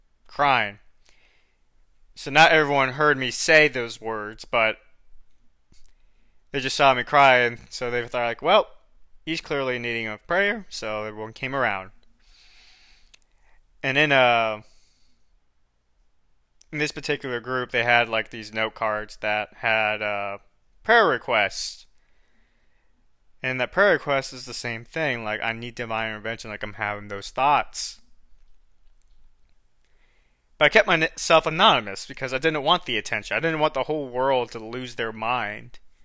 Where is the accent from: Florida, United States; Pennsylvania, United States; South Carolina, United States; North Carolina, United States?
Florida, United States; now in San Antonio, United States; given that I may be leaving and moving back to my home state of Florida soon. But if I end up here in Texas, in particular San Antonio area